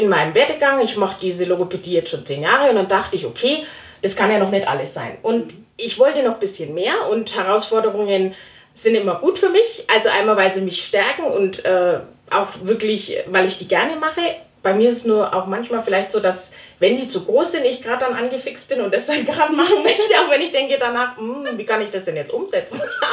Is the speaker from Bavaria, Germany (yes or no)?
yes; Schwarzenbach an der Saale, Bavaria, Germany; also born or lived in Fulda; ich bin 37 Jahre alt, geboren bin ich in Fulda in Hessen und bin dann mit meiner Familie wieder zurückgezogen ins schöne, beschauliche Schwarzenbach-Saale bei Hof. Da sind unsere ganzen Verwandten und da habe ich dann auch meine Kindheit und Jugend verbracht